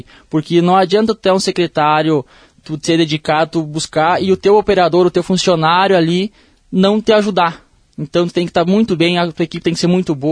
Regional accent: Ibirapuitã, Rio Grande do Sul, Brazil; Em Ibirapuitã, onde me criei e fui, e até hoje, né, a gente segue nessa luta na agricultura

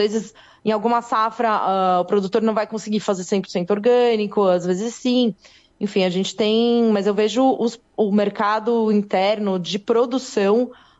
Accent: São Paulo, Brazil; Olha, eu moro no sul, né? Mas eu sou de São Paulo

